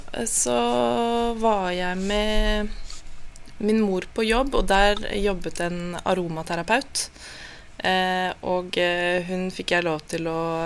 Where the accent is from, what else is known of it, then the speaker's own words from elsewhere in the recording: Kolbotn, Akershus, Norway; also born or lived in Paris; Så han dro med seg mamma og meg. Søster ble igjen hjemme på Kolbotn.